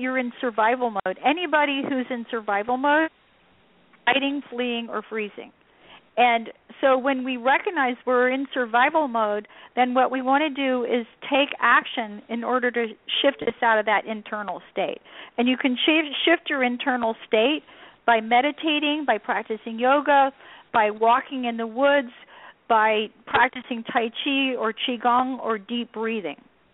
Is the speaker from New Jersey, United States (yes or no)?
no; Savannah, Georgia, United States; Oh, no worries. I grew up in Savannah.